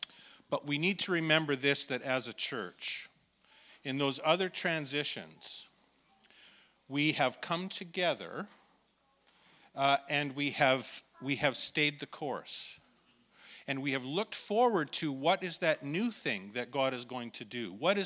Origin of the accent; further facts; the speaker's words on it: Aldergrove, British Columbia, Canada; I grew up in Aldergrove. And it's a farming community